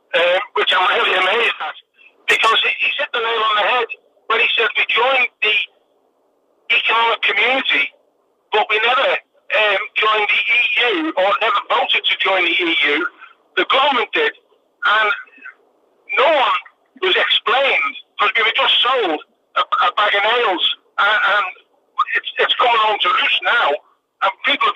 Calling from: Torrox, Andalusia, Spain; I'm calling from Torrox.

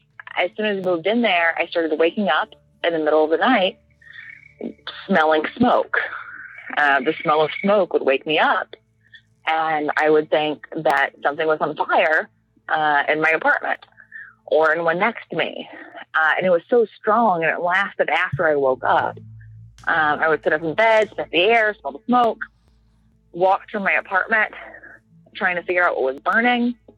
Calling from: Alabama, United States; moved away; I don't live there now, but I'm from Alabama.

